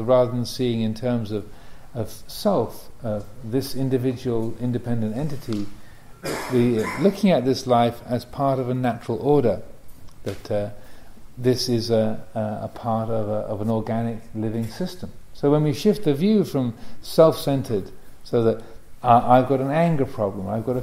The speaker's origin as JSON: {"language": "English", "region": "England", "country": "United Kingdom", "tie": "born there", "said": "I was born in England, so I started out being British. Then I got American citizenship a few years ago. So now I'm American as well. So I have two nationalities."}